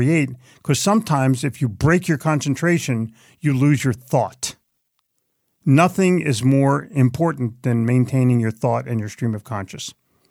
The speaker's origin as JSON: {"language": "English", "region": "New Jersey", "country": "United States", "said": "I'm from Jersey. Everybody's in a rush."}